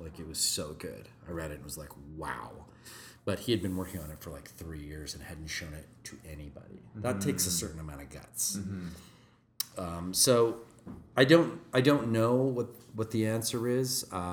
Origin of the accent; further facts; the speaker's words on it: Canada; but I mean, as a Canadian, getting a production in London is very, very tricky.